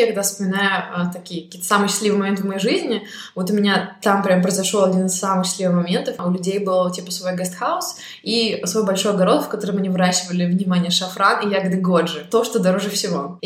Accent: Kemerovo, Kemerovo Oblast, Russia; Да, я из Кемерово. Из Сибири.

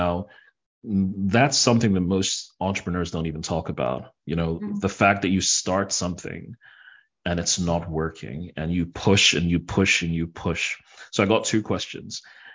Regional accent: Nigeria; now in United States; I'm Nigerian, you know, I'm from Africa, moved to the States. Nine months now. Fully resident here now.

